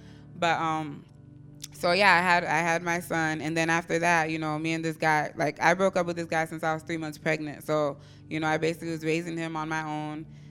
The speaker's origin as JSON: {"language": "English", "town": "Immokalee", "region": "Florida", "country": "United States", "said": "Like he said, I'm from Immokalee."}